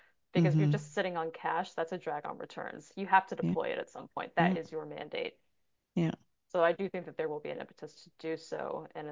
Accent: Arkansas, United States; in my home state of Arkansas. So if this is going to an international audience, people probably won't have any idea where that is, but it's where I grew up

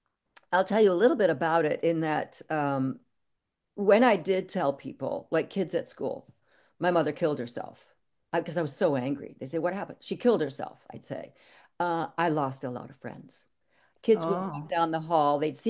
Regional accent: Toronto, Ontario, Canada; I grew up in Toronto, and I was in high school at the time

